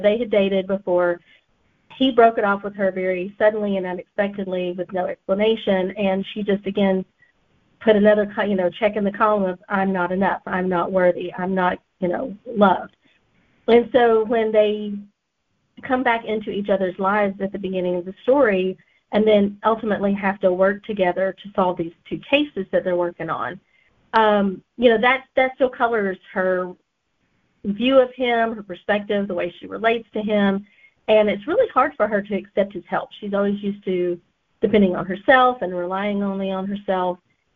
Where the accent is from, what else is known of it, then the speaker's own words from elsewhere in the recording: Georgia, United States; And they have regional offices all over Georgia. And one of those is in my hometown.